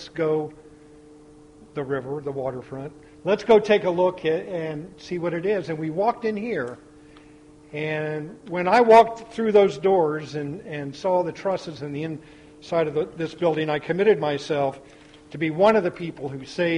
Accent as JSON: {"language": "English", "region": "Kansas", "country": "United States", "said": "And, of course, I like the mill because I'm from Kansas, so it reminded me of home."}